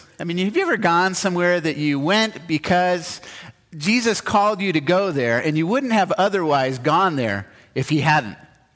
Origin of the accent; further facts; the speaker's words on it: Cupertino, California, United States; about an hour south of where I grew up in Cupertino.